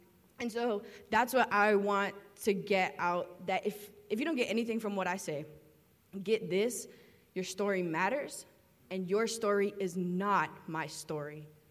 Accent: Miami, Florida, United States; Born and raised in Miami, I definitely love the beach.

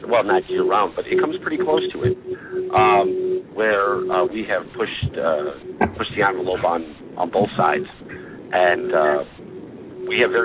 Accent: Chicago, Illinois, United States; now in St. Louis, United States; Growing up in Chicago, as a kid, I was used to seeing the city rat problem.

